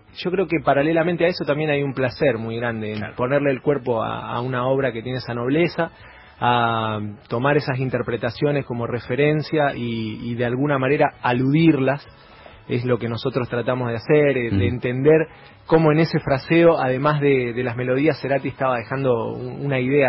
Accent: Capitán Bermúdez, Santa Fe, Argentina; somos cuatro músicos de la zona de Rosario, Rosario y su conurbano, Capitán Bermúdez, la ciudad.

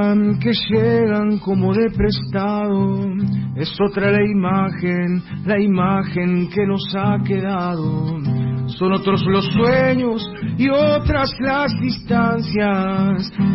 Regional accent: San Justo, Santa Fe, Argentina; Soy de San Justo. Específicamente, que es una localidad que está ubicada 100 kilómetros al norte por ruta 11 de capital de Santa Fe, de capital de la ciudad de Santa Fe. Y mi localidad es conocida como el Portón del Norte santafesino.

